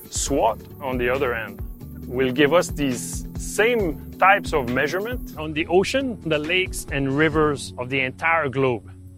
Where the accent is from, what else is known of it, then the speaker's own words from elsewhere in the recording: Jonquière, Quebec, Canada; I'm from Quebec, Canada, from a city called Jonquière.